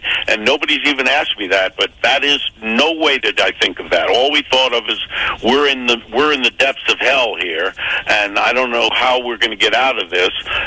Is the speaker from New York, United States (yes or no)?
yes; Bronx, New York, United States; I'm born and raised in the Bronx. I was born four stops away from Yankee Stadium on the D train.